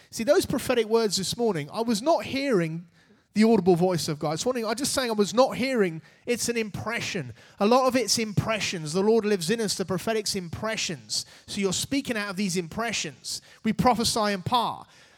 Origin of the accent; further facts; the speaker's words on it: Reading, South East England, United Kingdom; I was walking down Church Road in Reading, my hometown